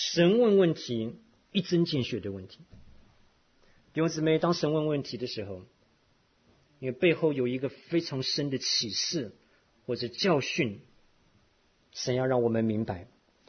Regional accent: Taiwan; 像我们以前小的时候在台湾长大，那在台湾人中间最喜欢问的问题就是你吃饱没

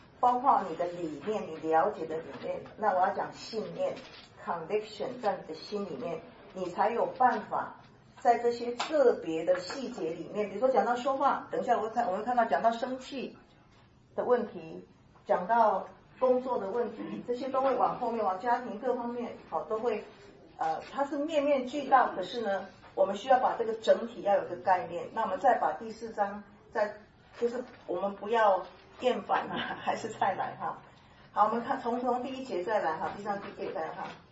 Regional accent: Taiwan; 我是台湾人，我知道，像洋葱一样

